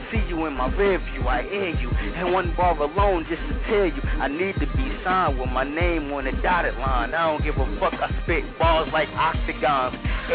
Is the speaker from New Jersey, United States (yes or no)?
yes; New Jersey, United States; I'm from North New Jersey, Eric.